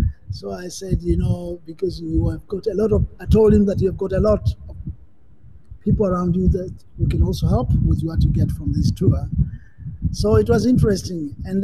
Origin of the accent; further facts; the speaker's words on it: Tanzania; I'm from Tanzania, and we never had a war in Tanzania.